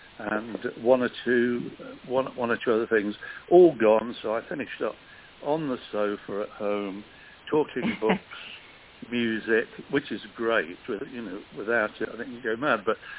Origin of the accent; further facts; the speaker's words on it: Newton Abbot, South West England, United Kingdom; from Newton Abbott